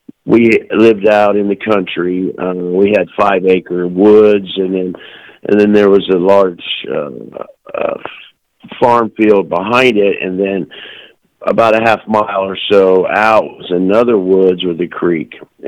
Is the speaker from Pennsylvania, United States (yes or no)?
no; Indiana, United States; but I'm from midwestern Indiana, kind of right in the center.